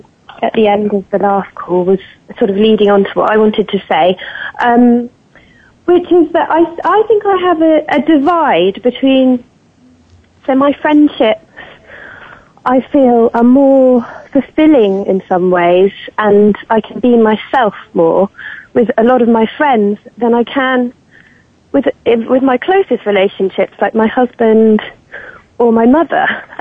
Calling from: Oxford, South East England, United Kingdom; I'm calling from Oxford in England.

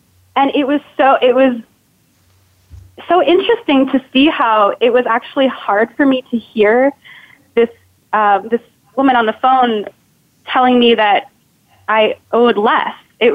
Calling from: Manhattan, New York, United States; Hi, I'm calling in from my apartment in Manhattan.

